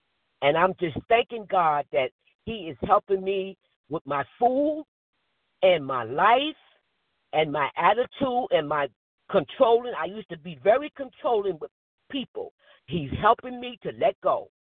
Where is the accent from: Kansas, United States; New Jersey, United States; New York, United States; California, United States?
New Jersey, United States; I'm from New Jersey.